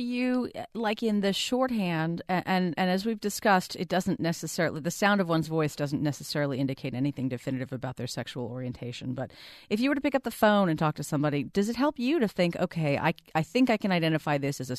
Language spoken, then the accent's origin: English; Long Island, New York, United States; accent: Long Island; very deliberately, over the course of approximately 36 hours, I had lost my Long Island accent.